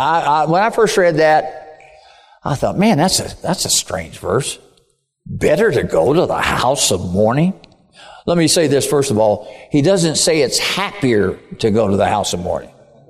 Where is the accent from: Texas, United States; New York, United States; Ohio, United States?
Ohio, United States; Cincinnati; I grew up around Old Forbes Field and Old Crosley Field down in Cincinnati.